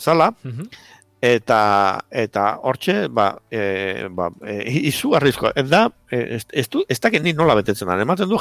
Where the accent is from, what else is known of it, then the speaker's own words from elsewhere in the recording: Eibar, Basque Country, Spain; ni Eibartarra naiz